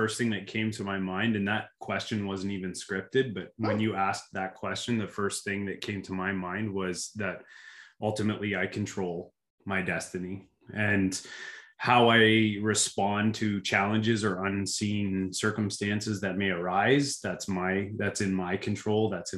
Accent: Lucan, Ontario, Canada; Well, I grew up in Lucan, Ontario, where I spent most of my childhood. Attended Medway High School

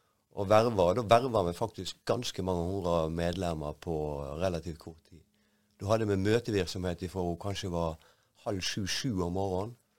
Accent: Øygarden, Vestland, Norway; Jeg bor i en lastebil store deler av året, og når jeg ikke gjør det, så holder jeg til her på Vestlandet. Jeg er opprinnelig fra Øygarden, en ekte slostril fra Øygarden.

